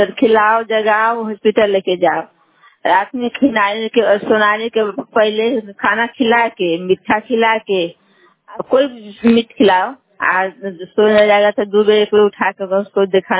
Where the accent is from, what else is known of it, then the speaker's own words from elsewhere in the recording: Patahi, Bihar, India; रातपुर पताही की।